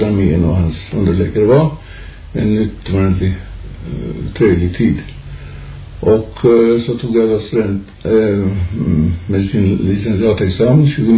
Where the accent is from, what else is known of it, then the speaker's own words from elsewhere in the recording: Fågelås, Västra Götaland County, Sweden; Ja, jag är född uppe vid Jo i norra Fågelås samling den 8 maj 1899. Och först efter när jag vuxit upp i små folkskola i norra Fågelås